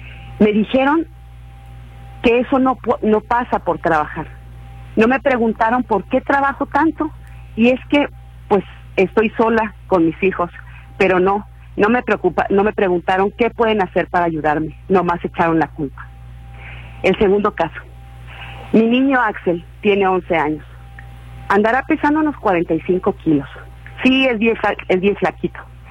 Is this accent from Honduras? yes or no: yes; Honduras; moved away as an adult; now in Mexico; soy de Honduras. Llegué a México en 2012 con la caravana de madres centroamericanas.